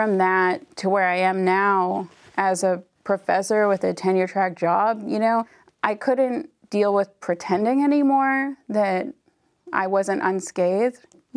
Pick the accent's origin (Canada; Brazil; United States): Canada; British Columbia; Yeah, I grew up on the Seabird Island Band, which is an Indian reserve in British Columbia, Canada.